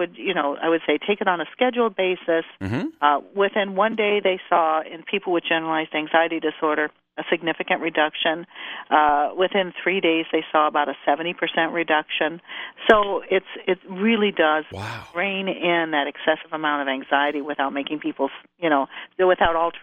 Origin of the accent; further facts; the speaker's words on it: Midwest, United States; I'm cheap. I'm from the Midwest.